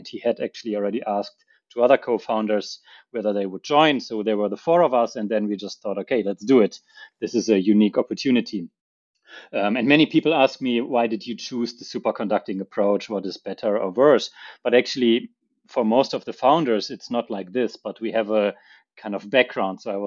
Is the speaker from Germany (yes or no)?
yes; North Rhine-Westphalia, Germany; English is a second language; also born or lived in Munich; So I'm originally from Germany, the western part. I grew up north of Cologne.